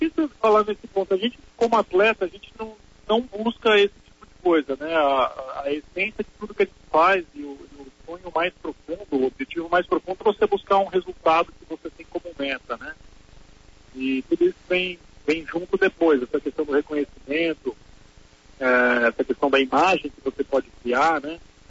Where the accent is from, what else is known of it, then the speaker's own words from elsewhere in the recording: Brazil; porque a gente também, como brasileiro, a gente tem mania de achar que os jogadores de futebol são os folgados